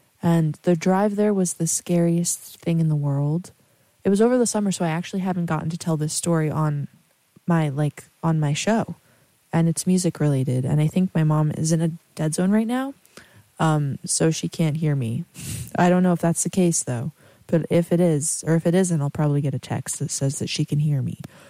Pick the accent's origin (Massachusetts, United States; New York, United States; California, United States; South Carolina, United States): New York, United States; Poughkeepsie; I'm from Poughkeepsie, by the way, Poughkeepsie-ish. So we're going downstate